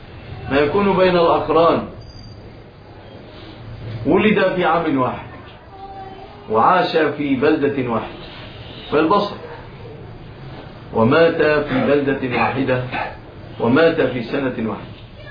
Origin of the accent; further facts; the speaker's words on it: Egypt; بلادنا مصر